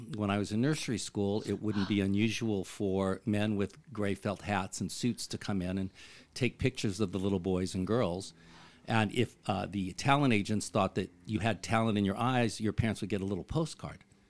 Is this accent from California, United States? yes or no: yes; Pasadena, California, United States; born there; moved away as an adult; also born or lived in New York; now in Palm Springs, United States; I was born in Pasadena, California.